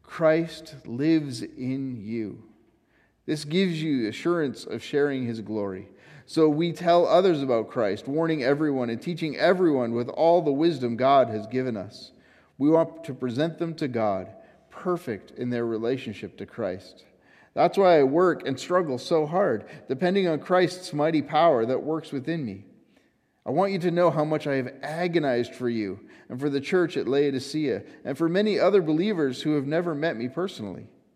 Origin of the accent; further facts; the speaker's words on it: Canada; And I am one of those people. I am a Canadian citizen. I have only visited Europe once.